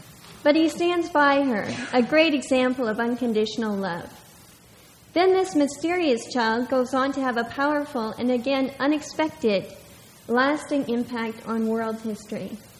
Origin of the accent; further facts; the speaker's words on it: Canada; accent: Canadian; I'm not sure how well I'll deliver it, since I do have my Canadian accent, but I'll do my best.